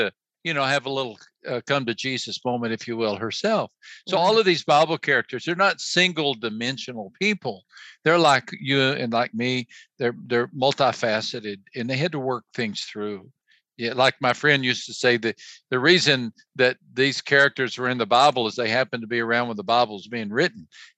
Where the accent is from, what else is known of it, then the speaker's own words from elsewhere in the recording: Texas, United States; You know, I'm a Texan.